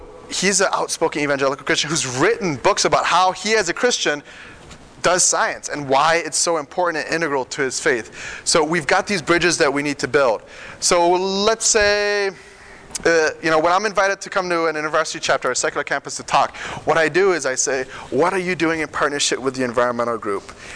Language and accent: English; Florida, United States; I'm partly from Florida. I'm partly from a lot of places, it feels like.